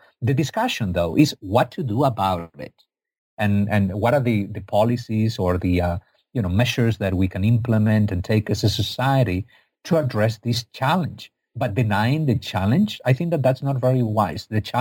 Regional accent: Spain; although I'm from Spain, not from Egypt.

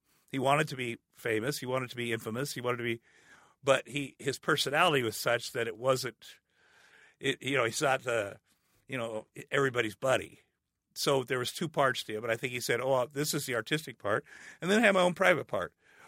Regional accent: Ottumwa, Iowa, United States; moved away as an adult; also born or lived in Minneapolis; It was not possible, I decided, to get from Ottumwa, Iowa to Hollywood.

